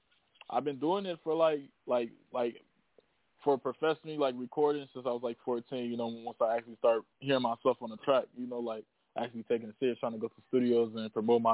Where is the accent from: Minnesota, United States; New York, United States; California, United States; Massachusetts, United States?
Minnesota, United States; Minneapolis; also born or lived in Kansas City; from Minneapolis, Minnesota. I was born in Kansas City, Kansas, and I'm an artist, man.